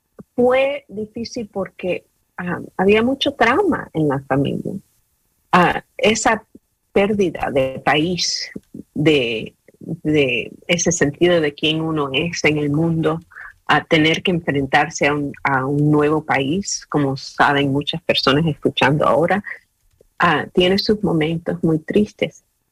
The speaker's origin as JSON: {"language": "Spanish", "town": "Flushing", "region": "New York", "country": "United States", "tie": "born or raised there", "also_born_or_lived": "Virginia", "said": "yo crecí en Flushing, Queens, cerca de City Field, a donde juegan los Mets. Bueno, yo nací en Virginia cuando mis padres llegaron"}